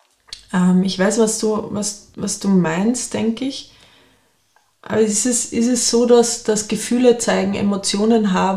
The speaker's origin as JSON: {"language": "German", "country": "Austria", "tie": "born or raised there", "said": "ich bin am Dorf groß geworden in Österreich in den 80er Jahren, im Bauernhof."}